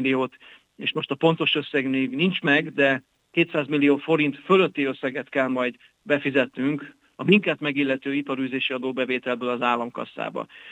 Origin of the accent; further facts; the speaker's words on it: Baja, Bács-Kiskun, Hungary; De mondhatnám mondjuk szülővárosomat, Baját, ami fele akkora, mint mi